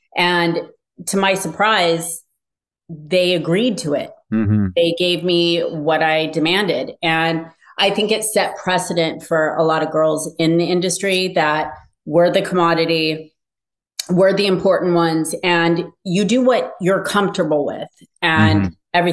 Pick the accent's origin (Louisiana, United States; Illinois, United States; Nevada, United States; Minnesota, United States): Nevada, United States; Las Vegas; born there; I was born in Las Vegas.